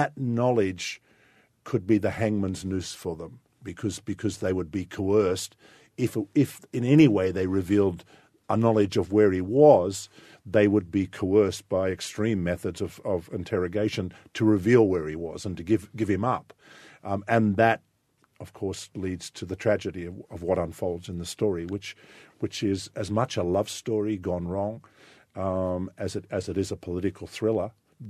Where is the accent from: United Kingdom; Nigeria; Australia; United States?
Australia; I read it on a plane traveling back to my home country, Australia, that night.